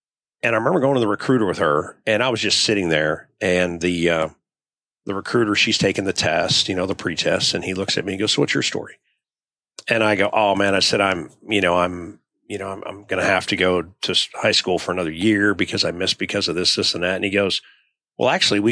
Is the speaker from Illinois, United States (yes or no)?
yes; Chicago, Illinois, United States; So I joined the Army in 1987. So I grew up in Chicago, had a pretty